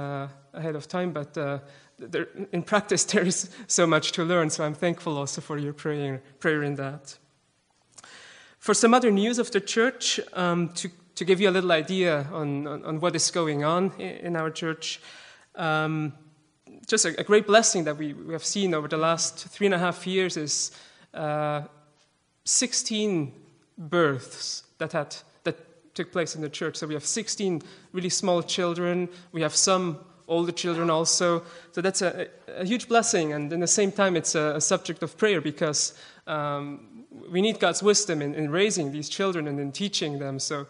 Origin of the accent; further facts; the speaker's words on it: Switzerland; accent: Swiss; English is a second language; I hope my Swiss accent, which still is there despite all the teaching I receive with Stephanie, I hope my accent will not be too disturbing for you